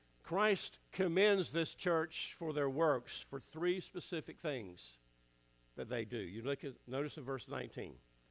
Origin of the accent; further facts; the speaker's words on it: Scotland Neck, North Carolina, United States; I remember when I was a kid and growing up in Scotland Neck